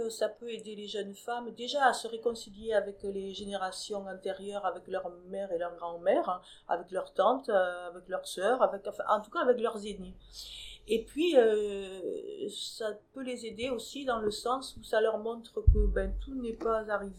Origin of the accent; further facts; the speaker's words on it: South-West France, France; Je suis originaire du Sud-Ouest, peut-être que vous l'avez entendu en mon accent.